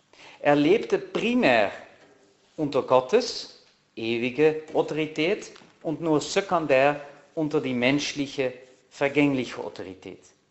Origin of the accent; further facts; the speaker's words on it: Netherlands; vergessen Sie nicht, ich bin Niederländer, ich bin aufgewachsen in den Niederlanden